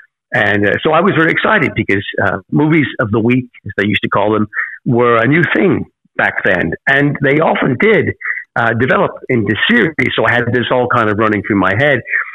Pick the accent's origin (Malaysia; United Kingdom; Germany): United Kingdom; England; also born or lived in United States; They say, "Where are you from?" And I said, "Well, England, but you know, I lived in America." Oh, I thought you had an American twang.